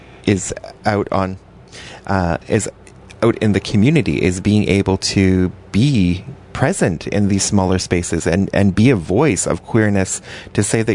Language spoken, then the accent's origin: English; Fenelon Falls, Ontario, Canada; But having grown up in a rural space, I grew up in Fenland Falls